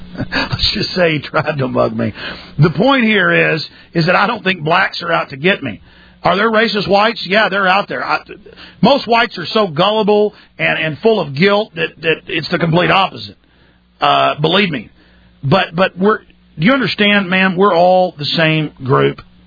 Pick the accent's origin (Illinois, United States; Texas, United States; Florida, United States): Texas, United States; Dallas; I grew up in Dallas